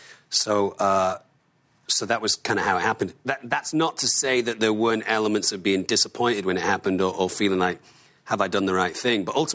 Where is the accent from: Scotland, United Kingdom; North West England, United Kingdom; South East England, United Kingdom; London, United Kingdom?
North West England, United Kingdom; Manchester; And I did, I'm from Manchester.